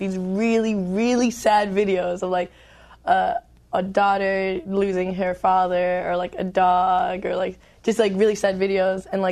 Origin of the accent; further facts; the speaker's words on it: Miami, Florida, United States; I'm like, yeah, but I'm from Miami.